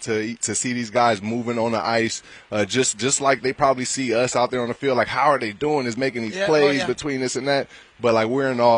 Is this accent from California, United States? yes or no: yes; California, United States; now in San Diego, United States; So I'm from the Bay Area, and we got the Sharks out there. Yeah. But I live in San Diego